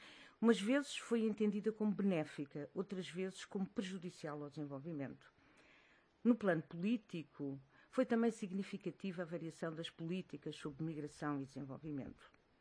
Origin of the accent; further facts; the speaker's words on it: Guinea-Bissau; moved away as an adult; now in Portugal; Eu também posso-me considerar uma espécie de uma migrante guineense na Europa, em Portugal. Vim para Portugal em 71, nasci e cresci e casei na Guiné-Bissau, ainda no tempo colonial, eu sou do tempo colonial.